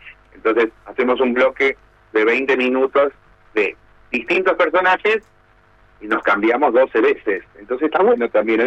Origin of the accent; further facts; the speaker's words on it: Córdoba, Argentina; el show habla de mí, de mi vida, de cómo fui llegando, de cómo salí de Córdoba, de cómo pude llegar a la radio, a la tele, al teatro